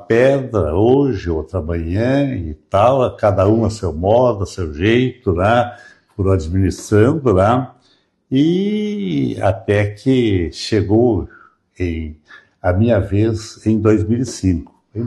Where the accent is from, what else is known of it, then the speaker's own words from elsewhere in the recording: Seberi, Rio Grande do Sul, Brazil; Que eu nasci e me criei em Seberi, eu fiquei 20 anos fora para estudar. Depois de formado, trabalhei mais 10 ou 12 anos, mas depois, em 80, eu retornei para Seberi.